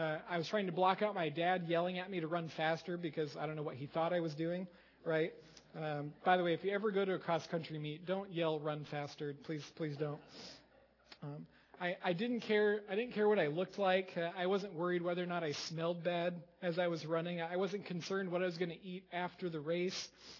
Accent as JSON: {"language": "English", "region": "Iowa", "country": "United States", "tie": "born or raised there", "said": "I didn't go to college there, but I grew up in Iowa, and our high school district race was on this course."}